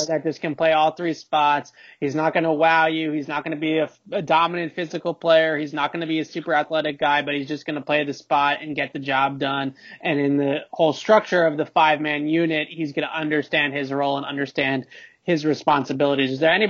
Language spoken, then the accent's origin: English; Needham, Massachusetts, United States; I grew up in Needham. I'm a public school guy.